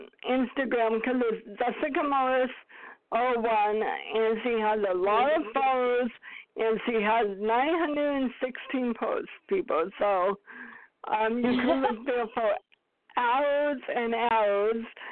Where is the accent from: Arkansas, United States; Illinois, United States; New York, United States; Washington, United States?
Washington, United States; Seattle; I'm from Seattle.